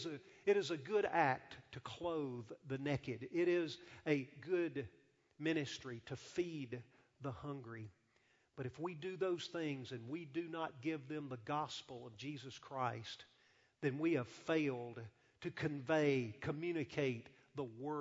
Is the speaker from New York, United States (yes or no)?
no; Louisiana, United States; But I'm from Louisiana originally, so it really didn't matter.